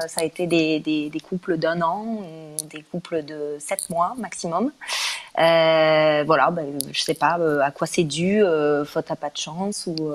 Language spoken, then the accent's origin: French; Toulouse, Occitanie, France; Enfin, avec mon accent, donc je viens de Toulouse.